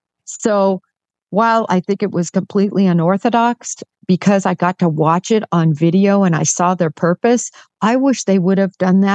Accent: Nebraska, United States; also born or lived in Kansas; I grew up in Nebraska and Kansas, that is a lot of snow

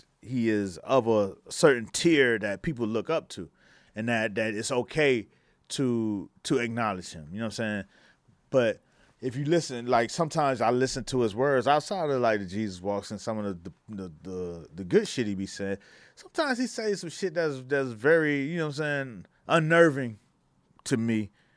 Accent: Miami, Florida, United States; And I don't really like that kind of shit, because I come from Miami where you was already discounted.

